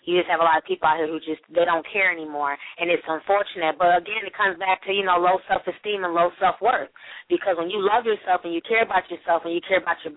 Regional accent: Harlem, New York, United States; I mean, I grew up in Harlem, and I'm in graduate school

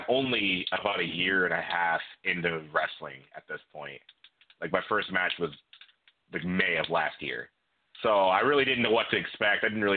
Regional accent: Toledo, Ohio, United States; Yes, I'm from Toledo. It's about an hour away, so it's not that big of a drive.

